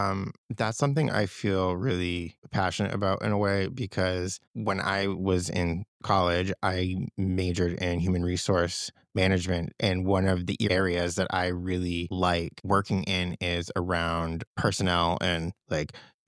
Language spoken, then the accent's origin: English; Rhode Island, United States; I'm from Rhode Island originally.